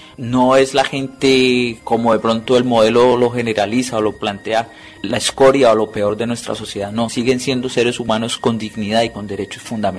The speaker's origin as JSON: {"language": "Spanish", "country": "Colombia", "moved": "yes", "lives_now": "Gijón, Spain", "said": "como una medida de protección, digamos, de las personas que vienen amenazadas desde Colombia."}